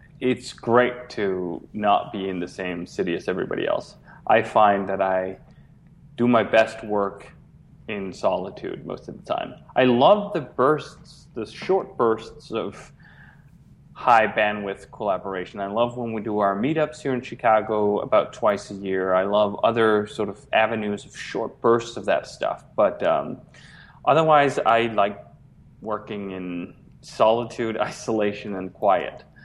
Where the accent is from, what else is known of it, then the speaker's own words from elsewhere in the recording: Copenhagen, Capital Region, Denmark; moved away as an adult; I grew up in Copenhagen, Denmark. So, I mean, there's about 1.2 million people or something there, which I guess is somewhat of a sizable city, certainly not Chicago, but it's a nice place as well. I enjoyed the 25 years that I spent there